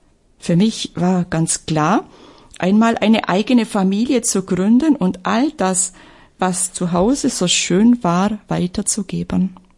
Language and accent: German; Illerberg, Bavaria, Germany; Meine Heimat ist Illeberg, ein Dorf zwischen Neu-Ulm und Memmingen. Ich wuchs in einer religiösen Familie mit 4 Geschwistern auf.